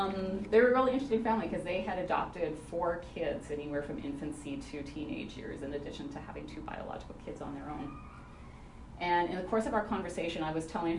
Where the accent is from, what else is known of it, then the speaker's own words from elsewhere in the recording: Saskatchewan, Canada; In my hometown, in Saskatchewan